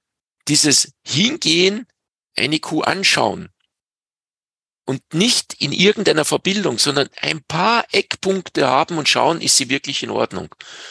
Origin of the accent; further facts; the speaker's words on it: Salzburg, Austria; Bei uns im Pinzgau heißt es, z'Maria Lichtmess dran die Kälbeln um.